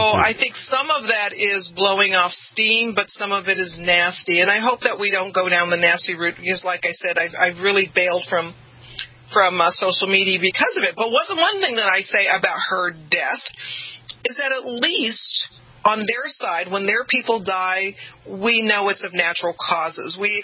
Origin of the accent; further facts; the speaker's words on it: Los Angeles, California, United States; I'm from the hood. For your listeners who don't know my background, I come from South Central L.A.